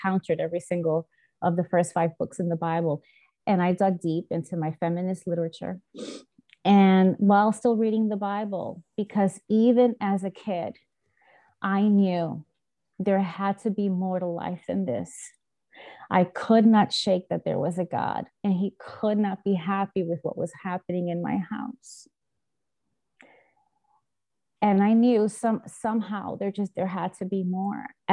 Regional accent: Bronx, New York, United States; I had never experienced that in my life growing up in the South Bronx, going to the schools I went to, being surrounded by the people I was surrounded by.

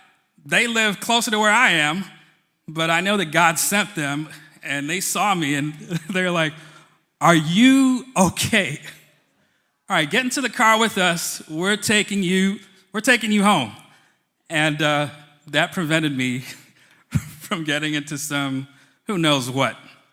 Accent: Queens, New York, United States; but I grew up in Queens, and I was miles away from home and full of anger and rage. And I was walking, so if some of you, like I used to live in South Jamaica, Queens, like not far from Baisley Projects

